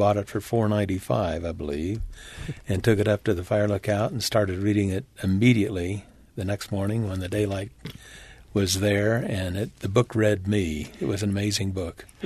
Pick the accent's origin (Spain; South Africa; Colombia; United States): United States; West Virginia; born there; I was born maybe 130 or 40 miles away from Ed. I was born in West Virginia.